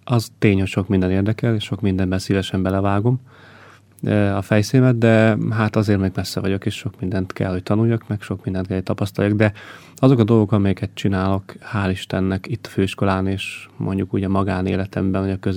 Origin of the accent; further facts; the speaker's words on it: Derekegyháza, Csongrád-Csanád, Hungary; also born or lived in Szentes; én Csongrád megyében születtem Szentesen, Szentes mellett egy kis községben, Derekegyházán élnek a szüleim most is, és ott is nőttem fel. Oda jártam általános iskolába értelemszerűen, és Szentesre jártam középiskolába.